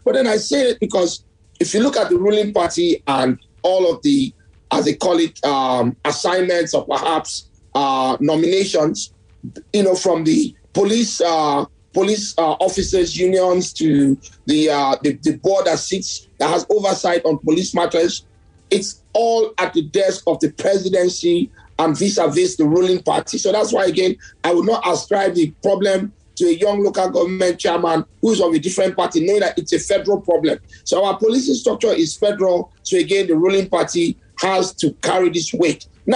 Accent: Nigeria; As a Nigerian, if I can't sleep at night and I'm having nightmares and somebody's going to kill me, the safest place for me to go and pass the night should be a police station.

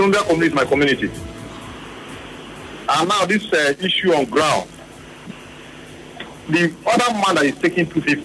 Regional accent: Tombia, Rivers, Nigeria; I'm speaking for Tombia, because I'm from Tombia.

